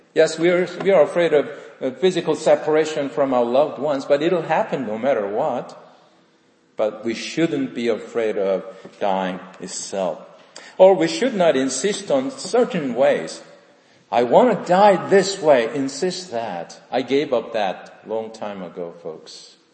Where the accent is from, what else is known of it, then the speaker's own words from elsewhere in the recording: South Korea; I was born and raised in South Korea.